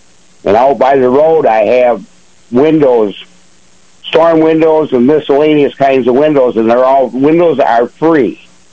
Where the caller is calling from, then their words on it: Asher, New York, United States; Calling from Asher, New York.